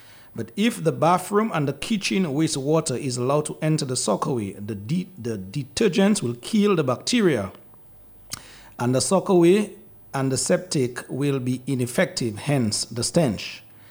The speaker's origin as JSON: {"language": "English", "town": "Petite Savanne", "region": "Saint Patrick", "country": "Dominica", "said": "Since I am from Petit Savan, I know the people and how they bring laughter to a serious situation."}